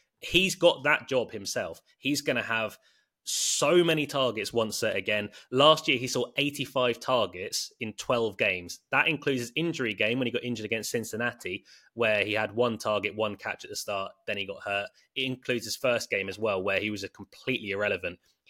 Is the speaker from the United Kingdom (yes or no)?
yes; England, United Kingdom; But we do, obviously, as English people ourselves, if our accents weren't enough of a giveaway, we do cheer any success UK-wise in the NFL